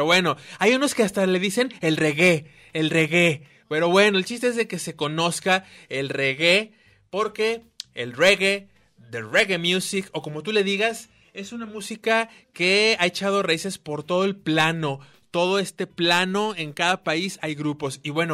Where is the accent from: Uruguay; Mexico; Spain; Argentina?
Mexico; porque no somos mexiquinos, somos mexicanos.